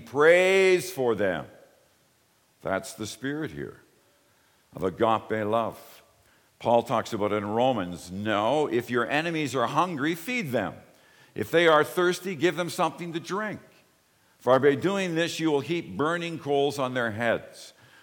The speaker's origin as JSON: {"language": "English", "town": "Toronto", "region": "Ontario", "country": "Canada", "tie": "born or raised there", "said": "I grew up in Don Mills in a big building which still stands amongst hundreds of other buildings. Don Mills and Eglinton, just south of there."}